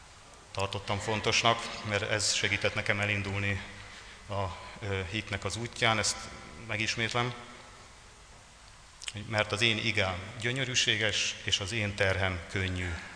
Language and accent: Hungarian; Budapest, Hungary; családommal 17 éve lakunk itt a kerületben, és járunk ebbe a gyülekezetbe. Budapesten születtem, ebben a városban is éltem mindig. Szüleim római katolikus szertartás szerint kereszteltek meg